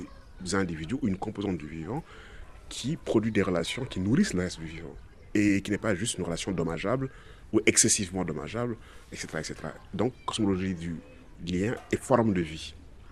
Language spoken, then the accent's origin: French; Fatick, Senegal; Moi, je viens des îles du Saloum, des endroits qui sont menacés, puisqu'on a retrouvé des gisements offshore à Sangomar. C'est là où j'habite.